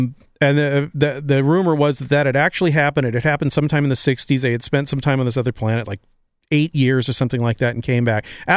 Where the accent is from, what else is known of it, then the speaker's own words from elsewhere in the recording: California, United States; because two of the writers, me and Joe Osterley, we are from Southern California.